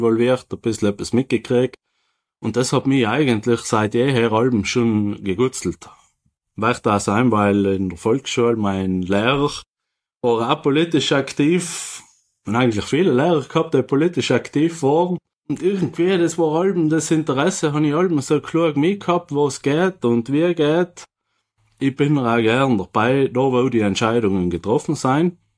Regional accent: Naturns, Trentino-Alto Adige, Italy; Ich bin 38 Jahre jung, muss ich sagen. Ich komme aus Naturns

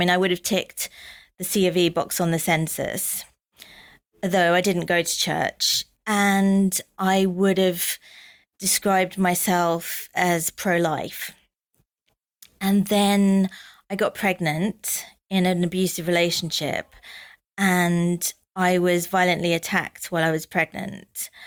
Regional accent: India; And I'd go, "But I am Indian." So she couldn't really send a note home saying, "Your daughter's singing in an Indian accent."

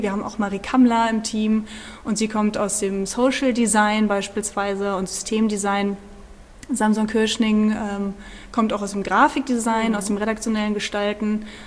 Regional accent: Orferode, Hesse, Germany; born there; Ich bin gebürtige Nordhessen.

